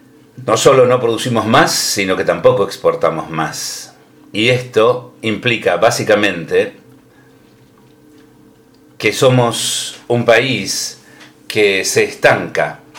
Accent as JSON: {"language": "Spanish", "country": "Argentina", "said": "Estoy describiendo lo que nos pasa como argentinos."}